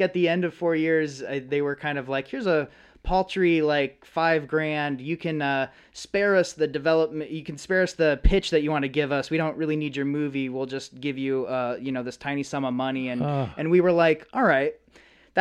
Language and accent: English; Midwest, United States; making movies in growing up in the Midwest, and making movies in middle school and high school